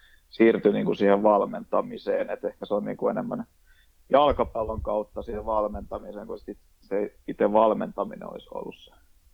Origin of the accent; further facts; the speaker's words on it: Rauma, Satakunta, Finland; olin kotikaupungissani Raumalla harjoittelemassa ilman sopimusta mihinkään